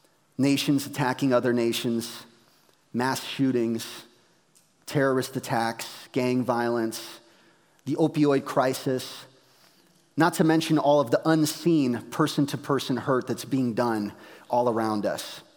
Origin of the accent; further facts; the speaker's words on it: United States; as a kid growing up in the American suburbs, I had so many reasons to be angry at society.